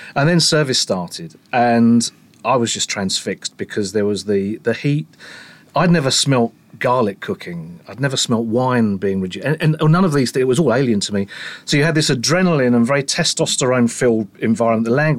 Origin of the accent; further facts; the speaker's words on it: London, United Kingdom; born and brought up in Southeast London